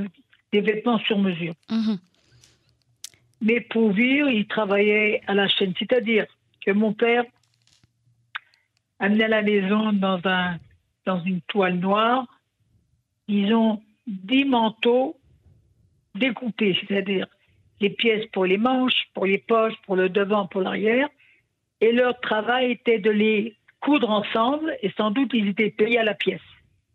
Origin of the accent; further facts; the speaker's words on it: Paris, Île-de-France, France; born there; je suis née à Paris de parents polonais, des réfugiés polonais qui sont venus s'installer à Paris pour essayer d'améliorer leur niveau de vie.